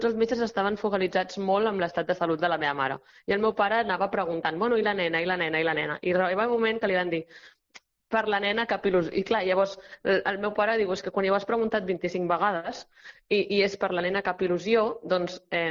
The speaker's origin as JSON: {"language": "Catalan", "town": "Barcelona", "region": "Catalonia", "country": "Spain", "tie": "born there", "said": "jo vaig néixer de 25 setmanes, entre la setmana 25 i la 26"}